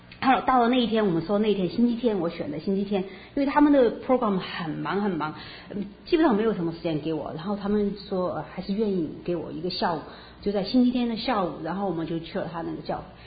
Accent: Sichuan, China; now in United States; 就那个我们四川那个嘉陵江

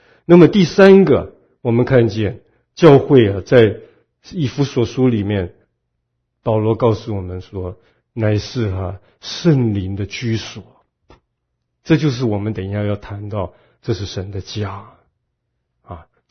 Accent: China; now in United States; 在基督里面，原来我们是中国人，我们这边也有本地的美国人

